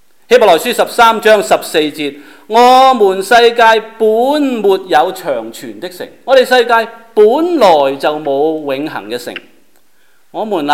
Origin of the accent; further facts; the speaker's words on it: Hong Kong; moved away; 美國人一聽我的口音就知道你有口音，你不是本地人